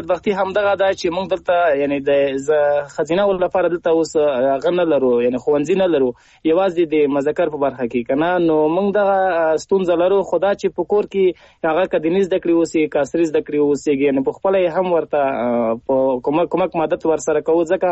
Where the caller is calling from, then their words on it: Paktia, Afghanistan; هغه هم له پکتیا احمد خیلو څخه.